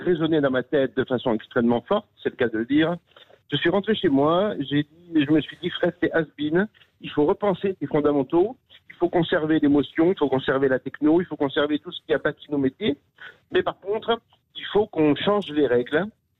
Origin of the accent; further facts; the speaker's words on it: Grand Est, France; Je suis lorrain, avec des origines très gourmandes.